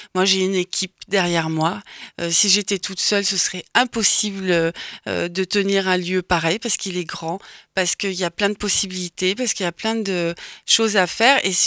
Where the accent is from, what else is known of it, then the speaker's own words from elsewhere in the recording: Paris, Île-de-France, France; born there; une grande partie de ma famille est parisienne. Je suis née à Paris. Donc, j'ai alterné depuis toute petite entre là-haut et le sud.